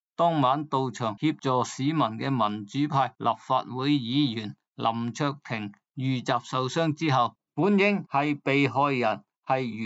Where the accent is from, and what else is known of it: Hong Kong